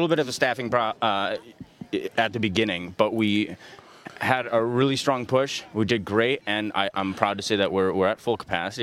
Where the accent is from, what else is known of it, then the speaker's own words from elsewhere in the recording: Pewaukee, Wisconsin, United States; You know, I love Waukesha. What can I say? I grew up in Pewaukee, just next door.